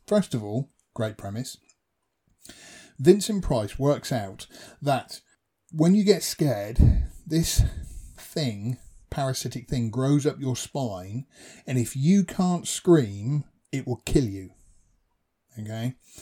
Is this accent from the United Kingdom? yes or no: yes; United Kingdom; As a British person, we have cricket, which is even more boring.